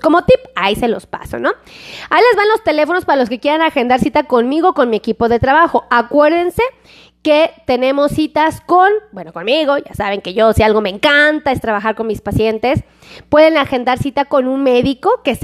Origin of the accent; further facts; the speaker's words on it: Mexico City, Mexico; el chido es del chilango y... pues la verdad, sí soy chilanga.